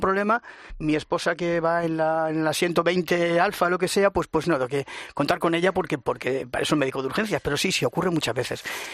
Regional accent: Alicante, Valencian Community, Spain; como soy de Alicante, pues me ponen siempre el primero ahí a mover a la gente

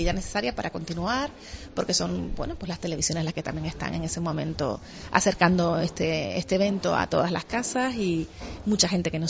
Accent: Artenara, Canary Islands, Spain; estuve en Artenara, en mi pueblo, el otro día

